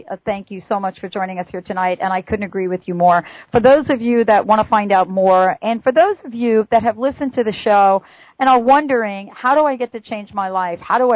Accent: New York, United States; She's in my hometown, New York.

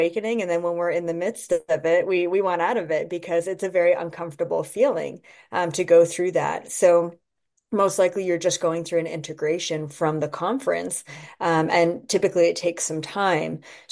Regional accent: Canada; I'm Canadian, so my family's here.

